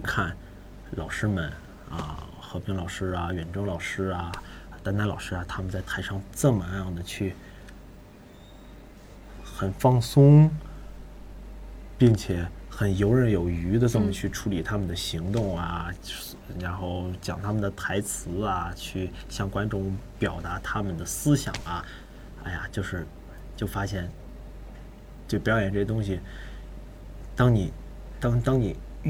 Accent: China; 还有一种作为中国人的这种自豪感，就在心里

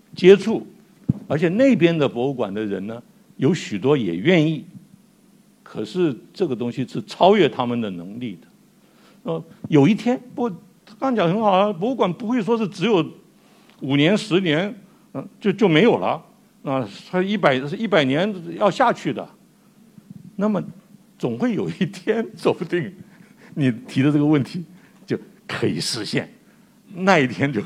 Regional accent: Taiwan; 我在台湾长大的，所以我很了解那些状况

